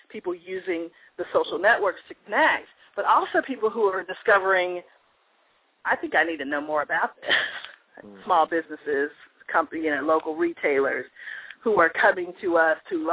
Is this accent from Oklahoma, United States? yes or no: yes; Tulsa, Oklahoma, United States; I made the decision to relocate back to my hometown of Tulsa full-time. While I do spend time teaching at UCR, I have moved my home base to my hometown.